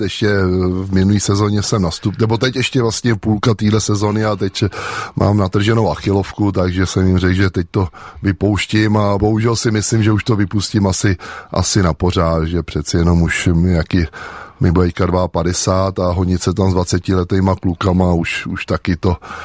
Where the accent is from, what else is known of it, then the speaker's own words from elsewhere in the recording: Prague, Czechia; já jsem rodilej Pražák, žil jsem na kousek od Václavského náměstí, v Řeznický ulici